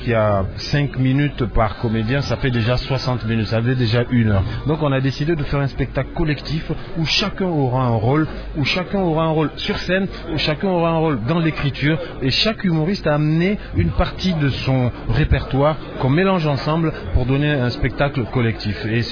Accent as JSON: {"language": "French", "region": "Tillabéri", "country": "Niger", "first_language": "Hausa", "second_language": "French", "said": "Et chez moi, au Niger"}